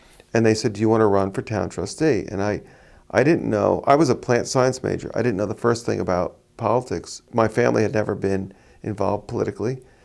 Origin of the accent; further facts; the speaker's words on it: Peconic, New York, United States; Well, I was born in Greenport Hospital, and I am a fourth-generation farmer in Peconic